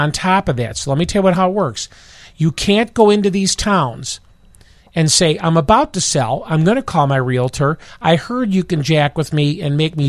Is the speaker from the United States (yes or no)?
yes; Oak Park, Illinois, United States; Where I grew up in Oak Park, when you leave Oak Park, it's $8 a thousand.